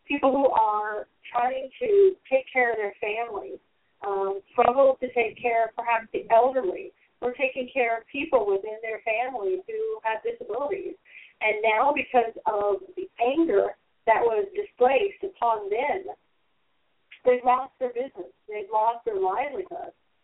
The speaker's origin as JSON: {"language": "English", "region": "the South", "country": "United States", "tie": "born or raised there", "said": "I grew up in the South, and I went to a school where we had black students and white students."}